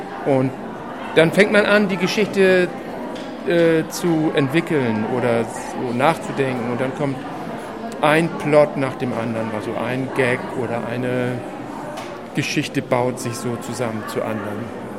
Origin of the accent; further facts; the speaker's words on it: Hamburg, Germany; Also ich komme ja aus Hamburg und ich drehe viele Filme in Hamburg und Berlin, also mehr im Norden.